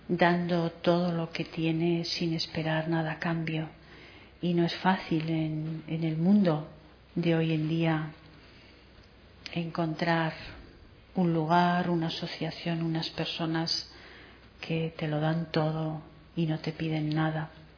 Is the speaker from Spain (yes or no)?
yes; Bilbao, Basque Country, Spain; born there; also born or lived in Las Palmas; now in Tenerife, Spain; aunque nací en el norte, en Bilbao. Llevo muchos años viviendo en Canarias y los últimos 3 años en Tenerife. Antes de Tenerife he estado muchos años viviendo en Las Palmas.